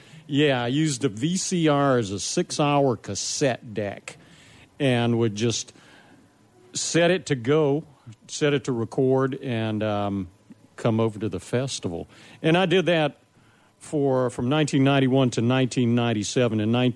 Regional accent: Opelousas, Louisiana, United States; Having a serious Cajun RV from growing up in Opelousas

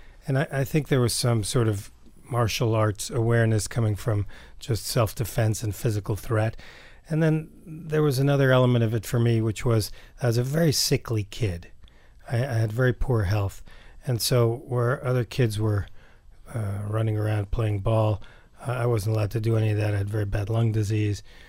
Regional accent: New York City, New York, United States; Growing up in New York City in the 1960s in a Jewish family that had suffered quite a loss to the Holocaust

